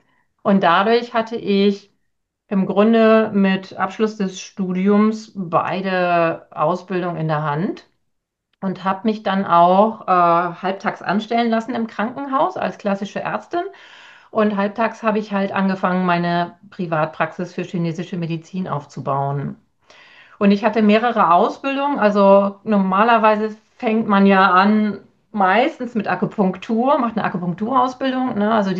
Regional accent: Germany; Also ich bin ja aus Deutschland und wir dürfen uns so gar nicht bezeichnen.

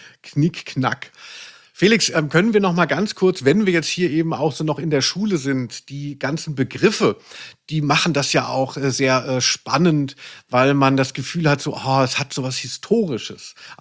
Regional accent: Cologne, North Rhine-Westphalia, Germany

